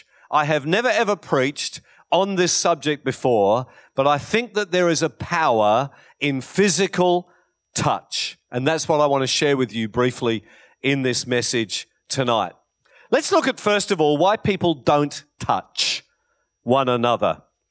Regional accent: United Kingdom; born there; I was born in Britain.

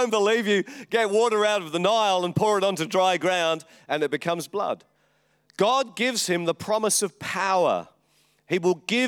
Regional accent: London, United Kingdom; born there; I was born in London.

